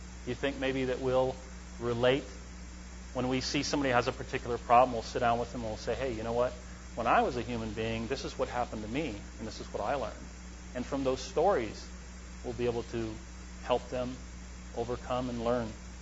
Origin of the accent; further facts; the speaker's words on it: Pasadena, California, United States; I grew up in Pasadena at headquarters.